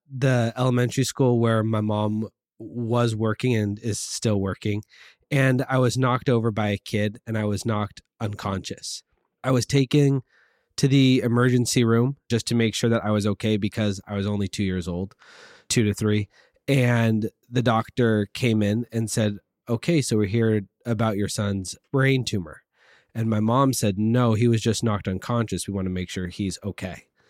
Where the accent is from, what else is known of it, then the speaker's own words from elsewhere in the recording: Laguna Beach, California, United States; also born or lived in Aliso Viejo; I am originally born and raised, lived in Aliso Viejo, but did all my growing up here in Laguna Beach.